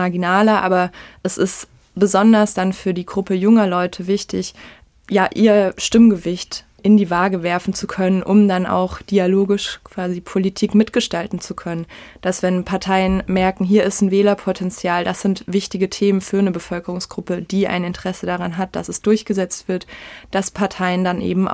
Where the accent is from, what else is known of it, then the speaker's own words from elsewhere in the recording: Baden-Württemberg, Germany; Ich komme unweit von Baden-Baden, Nähe Tübingen, bin ich aufgewachsen in einer sehr kleinen Stadt mit 2000 Einwohnern.